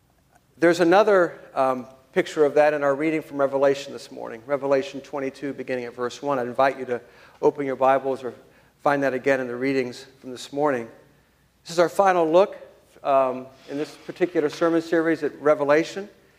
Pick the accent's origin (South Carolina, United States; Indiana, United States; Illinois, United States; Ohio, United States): Ohio, United States; Akron; Nearby my hometown, actually I was raised closer to Akron, Ohio.